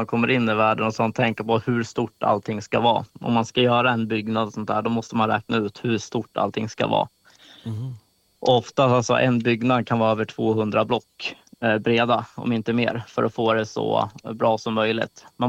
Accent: Strängnäs, Södermanland, Sweden; Och jag är ju själv från Strängnäs

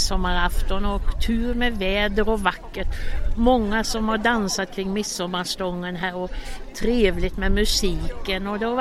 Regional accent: Falköping, Västra Götaland County, Sweden; Och vi började här, men vi kommer från Falköping.

